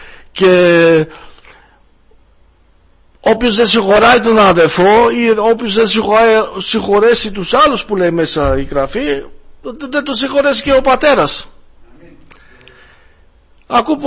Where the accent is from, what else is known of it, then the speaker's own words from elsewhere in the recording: Germany; Greek is a second language; also born or lived in Greece; και είμαι από τη Γερμανία, όποιος δεν με ξέρει. Και είχα ζήσει στην Ελλάδα 13 χρόνια, τώρα είμαι πάλι στη Γερμανία, αρκετά τώρα περίπου 7 χρόνια.